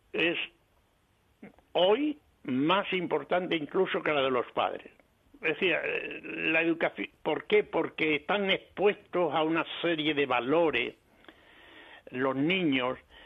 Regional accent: Tornavacas, Extremadura, Spain; en nuestra Extremadura, en nuestra España, en nuestro mundo, incluso, y por supuesto en mi pueblo, Tornavaca

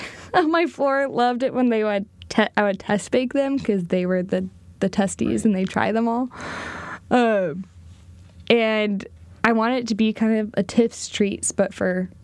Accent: Houston, Texas, United States; I'm from Houston, Texas. I'm an only child. I didn't want to be super far away from home.

